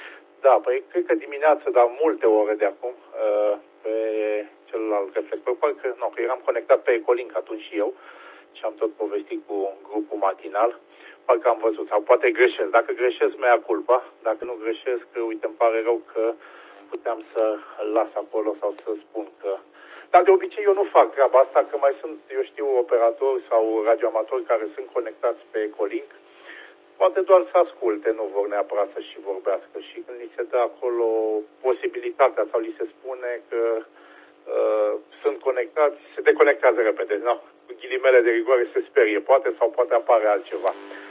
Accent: Fetești, Ialomița County, Romania; sunt din Fetești, Ialomița, așa că asta este.

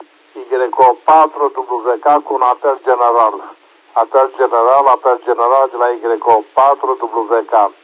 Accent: Brăila, Brăila County, Romania; din Brăila

